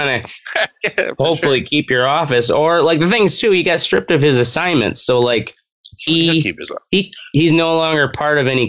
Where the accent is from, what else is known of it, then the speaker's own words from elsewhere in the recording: Wisconsin, United States; Yeah, but I grew up right across in Wisconsin, but we go to Dubuque, Iowa all the time.